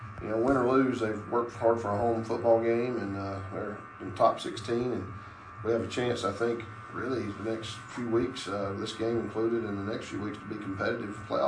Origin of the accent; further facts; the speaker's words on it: Georgia, United States; And if we play up in Tryon, that's close to my hometown, so I think we'll get some pick up some Dade County fans on the way out of that ball game.